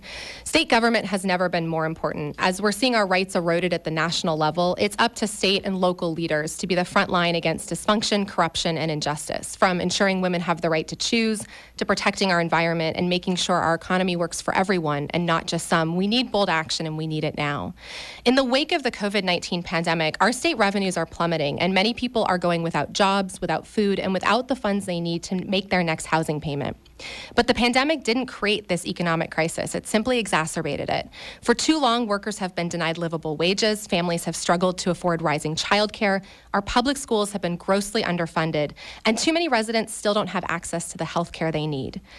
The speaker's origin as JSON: {"language": "English", "town": "Cohasset", "region": "Massachusetts", "country": "United States", "tie": "born or raised there", "said": "I love Sandy Beach in my hometown of Cohasset."}